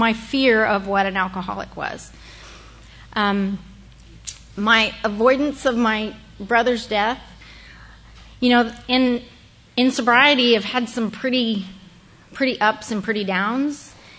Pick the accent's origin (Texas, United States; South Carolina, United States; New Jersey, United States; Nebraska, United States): Texas, United States; Austin; born there; I was born here in Austin, and I was the youngest of five kids.